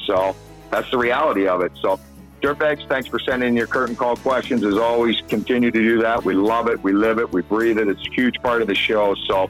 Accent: Canada; he's a Canadian, we're Canadian, stuff like that, but that's irrelevant.

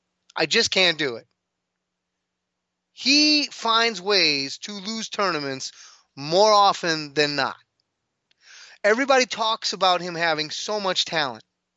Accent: United States; And as an American, you know, to be able to win this thing as a father or having your father in the crowd, it's special.

